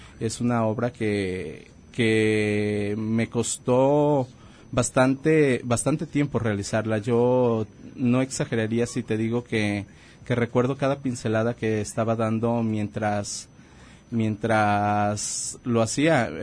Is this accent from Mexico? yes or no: yes; Autlán de la Grana, Jalisco, Mexico; Entonces regreso aquí a Autlán de la Grana, Jalisco, mi ciudad natal